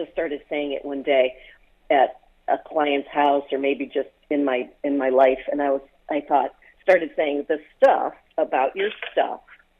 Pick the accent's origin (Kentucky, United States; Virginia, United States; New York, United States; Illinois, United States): Illinois, United States; Chicago; moved away; I'm from Chicago.